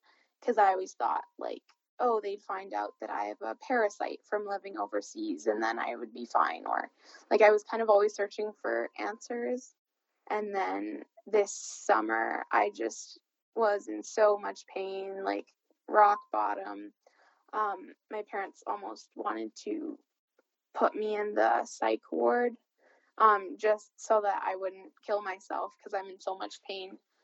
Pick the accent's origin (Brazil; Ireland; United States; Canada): Canada; moved away; also born or lived in Asia; I am from Canada, but I've lived overseas in Asia for most of my life.